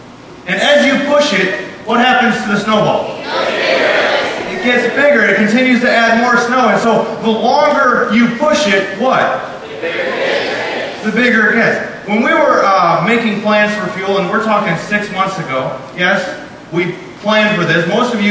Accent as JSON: {"language": "English", "region": "Wisconsin", "country": "United States", "tie": "born or raised there", "said": "I grew up in Wisconsin"}